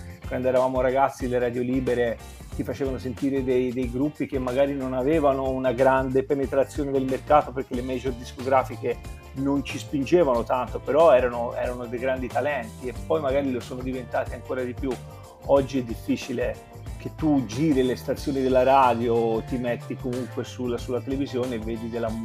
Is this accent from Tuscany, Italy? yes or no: yes; Pisa, Tuscany, Italy; now in England, United Kingdom; Sono un toscano doc, sono nato a Pisa e ci sono stato fino a quando non ho cominciato a viaggiare in modo più stabile, ecco.